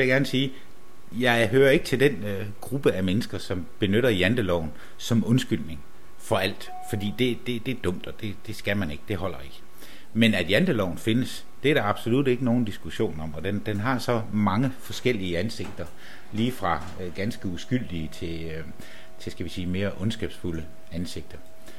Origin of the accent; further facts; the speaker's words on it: Pindstrup, Central Denmark Region, Denmark; born there; Men jeg er jo altså en jysk bundetamp, når alt kommer til alt. Jeg er født i Pindstrup, lige midt på Djursland, ikke?